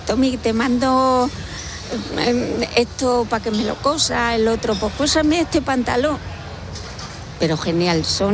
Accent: Castilla-La Mancha, Spain; Hombre, yo sí. Y soy manchega.

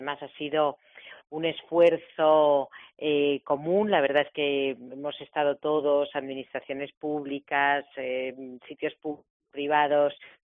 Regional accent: Madrid, Community of Madrid, Spain; y para nosotros es, primero es un reconocimiento como madrileños

